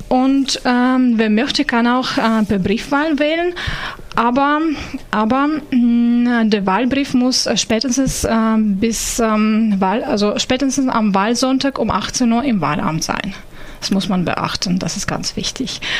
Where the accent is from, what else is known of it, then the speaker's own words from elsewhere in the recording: Ukraine; ich komme aus der Ukraine